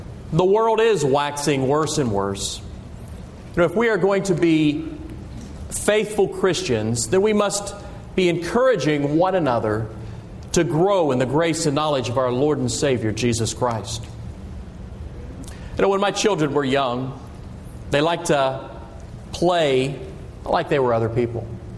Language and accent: English; West Virginia, United States; Again, I'm from West Virginia, so.